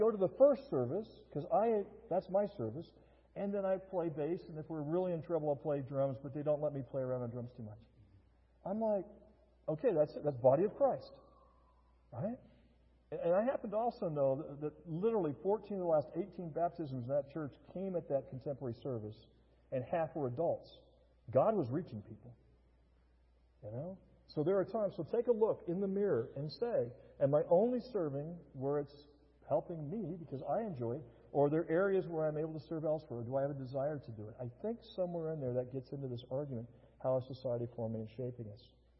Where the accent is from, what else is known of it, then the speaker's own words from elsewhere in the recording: United States; And because I'm raised in America, because I'm an American, I'm thinking that doesn't make any sense